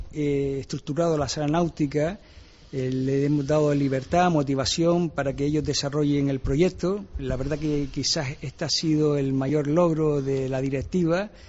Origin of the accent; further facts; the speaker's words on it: Canary Islands, Spain; Somos canarios, vivimos en unas islas.